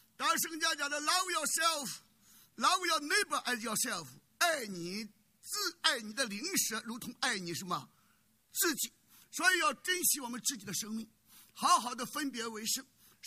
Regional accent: China; 我们中国人讲报仇什么血恨

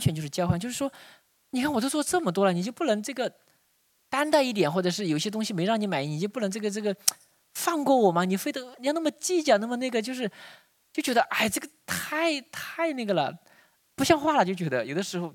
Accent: Sichuan, China; 虽然我们都是说四川人南方人

